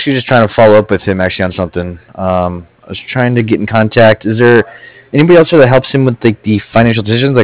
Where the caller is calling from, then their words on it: Cardiff, Wales, United Kingdom; I'm actually calling from Cardiff.